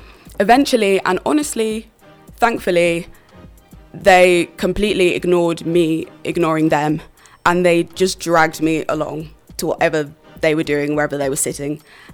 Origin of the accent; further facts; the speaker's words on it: East Midlands, United Kingdom; my mum's side, my family is Jamaican, and on my dad's side, they are Dominican. So, I grew up in the Midlands, in Northamptonshire, and to be honest, there weren't that many black people around.